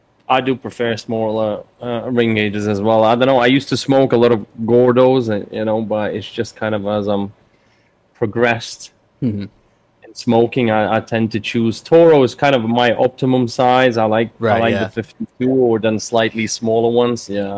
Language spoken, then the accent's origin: English; Lithuania; moved away as an adult; also born or lived in England; now in Nicaragua; Well, I'm actually I was born and raised in Lithuania, so I'm not England.